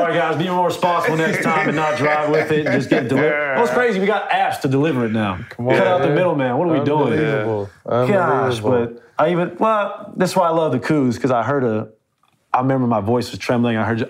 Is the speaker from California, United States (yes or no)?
yes; California, United States; And I'm from Orange County, from the IE, we're pretty mellow.